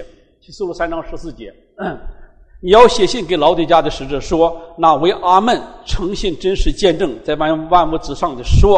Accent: Shanxi, China; 像我们从山西来的，山西是煤乡啊，对吧？那个煤多的不得了。

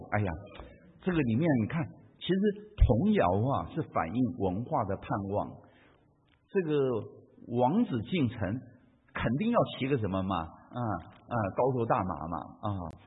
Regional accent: Taiwan; 我在台湾长大，我小时候还住过是用竹子编的房子。

